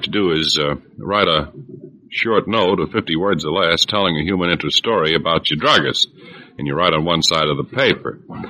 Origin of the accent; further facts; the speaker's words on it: Keokuk, Iowa, United States; Well, I'm from Keokuk, Iowa.